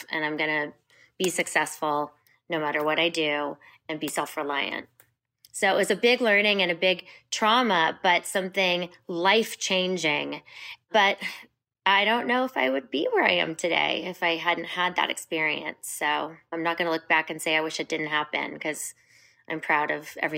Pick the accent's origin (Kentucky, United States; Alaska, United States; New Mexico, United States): Alaska, United States; I grew up in Alaska in a little tiny town in the middle of nowhere.